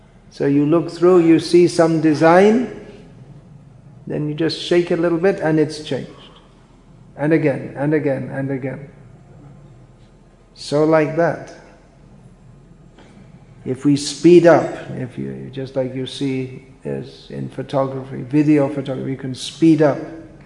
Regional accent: India; I'm born in India and... I'll die in India, and I'm Indian

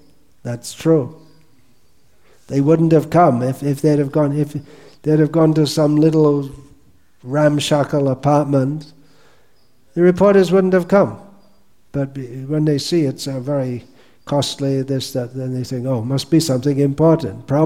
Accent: United Kingdom; born there; I mean, I was born in Britain.

